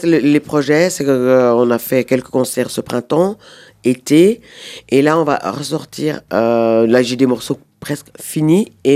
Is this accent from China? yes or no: no; La Chaux-de-Fonds, Neuchâtel, Switzerland; j'ai des très bons souvenirs de la Chaux-de-Fonds, de mon enfance à la Chaux-de-Fonds.